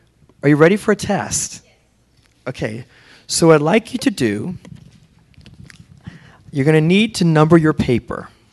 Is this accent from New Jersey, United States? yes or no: no; New Orleans, Louisiana, United States; I'm from New Orleans, and I have the southern white woman teaching me Spanish.